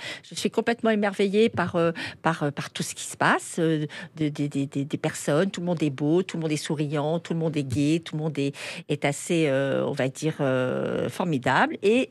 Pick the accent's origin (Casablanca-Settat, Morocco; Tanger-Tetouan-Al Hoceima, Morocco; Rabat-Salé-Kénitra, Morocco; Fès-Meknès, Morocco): Casablanca-Settat, Morocco; Casablanca; also born or lived in Suresnes; Paris étant un petit peu difficile pour élever ses filles, maman avait préféré le soleil du Maroc, plus, on va dire... adéquate pour de jeunes enfants.